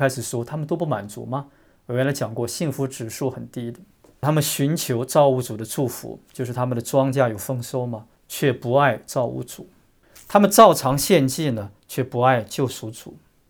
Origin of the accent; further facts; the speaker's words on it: China; 我们中国人特别勤快，无论在海外的还是中国的，到哪里一般都成为中产阶级